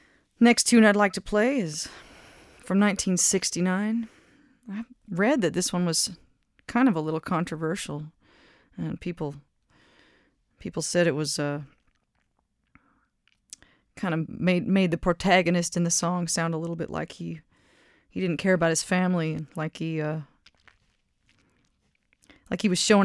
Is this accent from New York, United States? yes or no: no; Minnesota, United States; also born or lived in North Dakota; I'm from the Midwest. I grew up in Minnesota. I was born in North Dakota